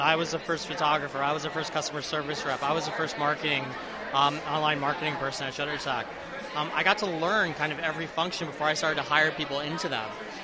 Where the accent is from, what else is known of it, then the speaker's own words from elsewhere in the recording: New York, United States; I'm from New York, grew up in New York, went to school in New York, and actually I wouldn't go back and change it.